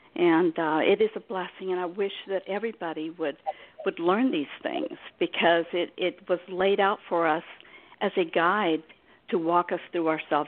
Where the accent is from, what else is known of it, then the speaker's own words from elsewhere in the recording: Tyler, Texas, United States; I'm from the Tyler area, and I just want to tell you that I'm so looking forward to meeting you when you come.